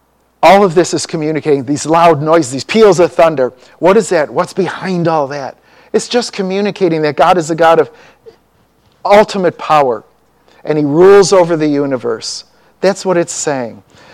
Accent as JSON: {"language": "English", "town": "Chicago", "region": "Illinois", "country": "United States", "tie": "born or raised there", "said": "And so when I grew up in Chicago, every so many houses, it was predominantly Catholic."}